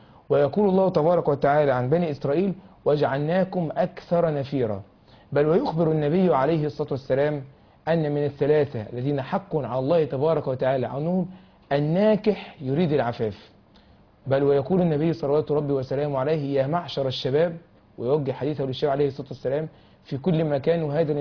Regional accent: Egypt; في بلدنا مصر

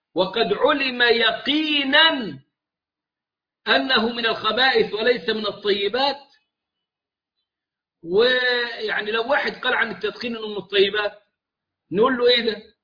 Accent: Egypt; أيام ما كانت علبة السجائر يعني مثلا بجنيه عندنا في مصر

